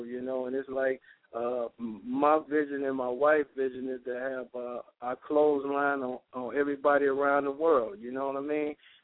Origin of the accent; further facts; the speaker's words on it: Detroit, Michigan, United States; I was raised and born in Detroit, Michigan, one of the worst ghettos in the city of Detroit.